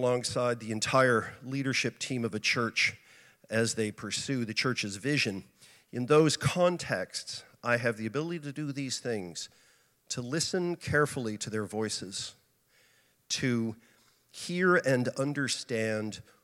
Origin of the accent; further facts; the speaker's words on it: Nova Scotia, Canada; also born or lived in British Columbia; now in Toronto, Canada; I'm originally from Nova Scotia, but I moved to BC about 25 years ago.